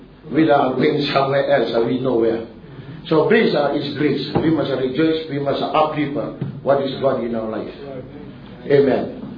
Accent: Fiji; Brother Gen, I'm from Fiji, I'm a believer.

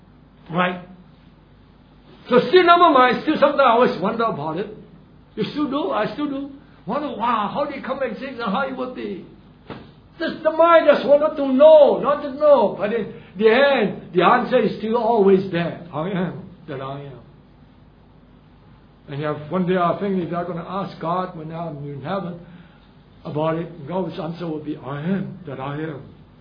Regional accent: Singapore; It's just that I am born here. I'm a Singaporean. I'm a Chinese.

